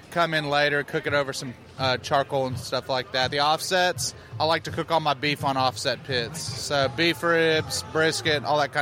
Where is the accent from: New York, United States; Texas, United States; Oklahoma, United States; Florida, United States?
Texas, United States; Houston; I'm from Houston, and I'd go to the butcher shop every weekend, and we'd get different cuts, come back and smoke them.